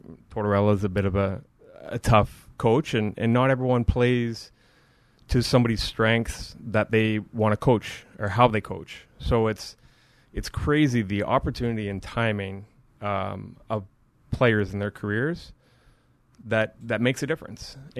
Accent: Kingston, Ontario, Canada; I actually almost bought his house in my hometown in Kingston.

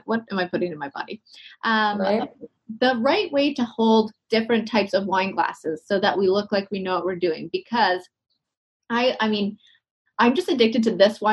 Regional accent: Canada; Oh, I say pasta because I'm Canadian.

